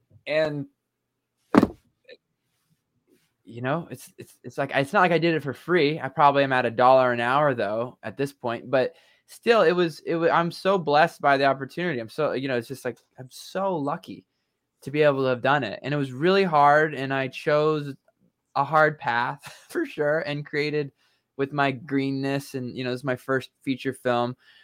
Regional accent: Oregon, United States; I grew up in Oregon, outside of Portland.

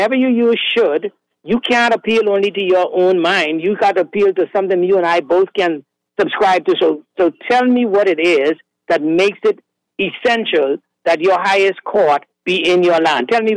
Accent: Bahamas; I come from the Bahamas, and you asking me, and I'm telling you that ain't necessary.

